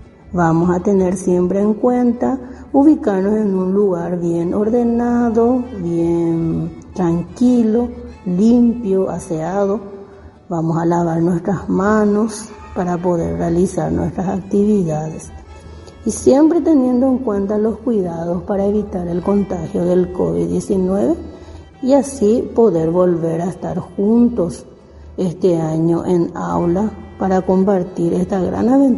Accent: Paraguay; un tema súper importante que como paraguayos debemos conocer. Vamos a recordar un poquito que nuestra patria se independizó entre la noche del 14 de mayo y la madrugada del 15 de mayo de 1811

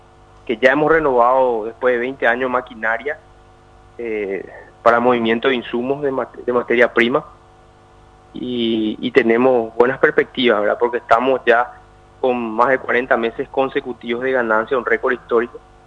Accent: Paraguay; somos todos los paraguayos

